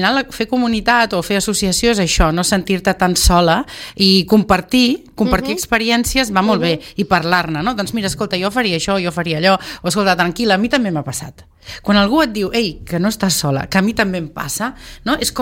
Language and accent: Catalan; Valls, Catalonia, Spain; born there; Jo sóc nascuda a Valls.